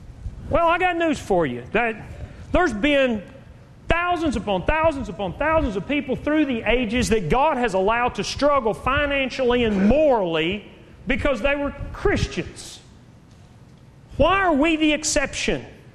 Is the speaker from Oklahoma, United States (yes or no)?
no; Texas, United States; born there; Even better than that is I'm a Texan, born a Texan. My kids are Texan.